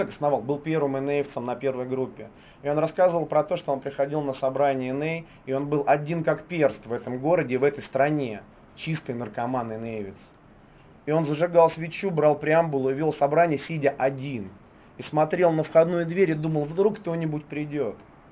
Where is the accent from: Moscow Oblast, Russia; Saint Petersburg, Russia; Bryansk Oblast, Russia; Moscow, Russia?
Saint Petersburg, Russia; Я из Питера.